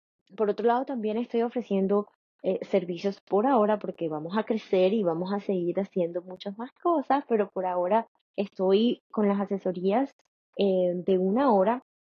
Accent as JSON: {"language": "Spanish", "country": "Colombia", "said": "no Colombia, digamos. Voy a ser muy específica. De donde yo soy, donde yo nací."}